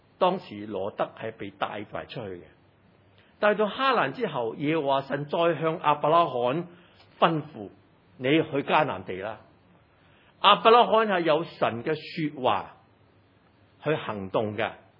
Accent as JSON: {"language": "Chinese", "country": "Hong Kong", "tie": "born or raised there", "said": "我从小到大在这里长大，我看着这个社会变化，我这里受教育，从事教育工作"}